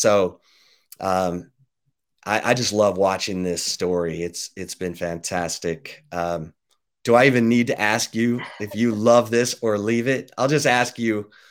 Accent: Michigan, United States; you know, I'm a Michigan guy. I grew up in Michigan. My parents were season ticket holders at the Big House

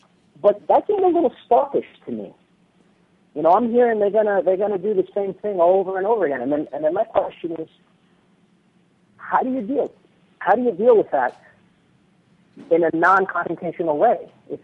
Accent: Brooklyn, New York, United States; now in Silicon Valley, United States; in the Silicon Valley, Brooklyn native.

